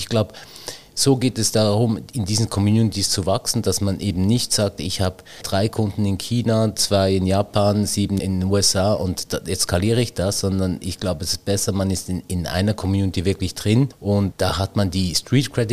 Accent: Switzerland; als Schweizer

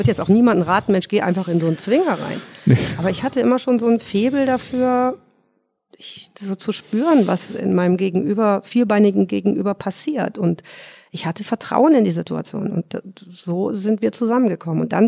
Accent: North Rhine-Westphalia, Germany; now in Munich, Germany; Nee, ich komme aus Nordrhein-Westfalen.

